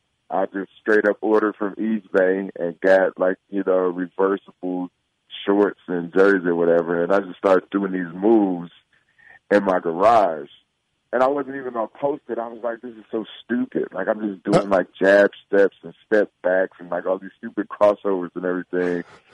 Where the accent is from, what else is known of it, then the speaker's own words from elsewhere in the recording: Detroit, Michigan, United States; inspiration for a lot of my skits comes from just me observing everything that goes on around my neighborhood growing up in Detroit